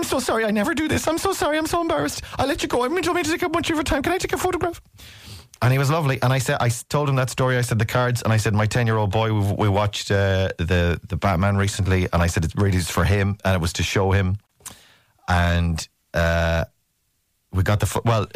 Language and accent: English; Ireland; And because I'm Irish, I've got that thick pride of like, no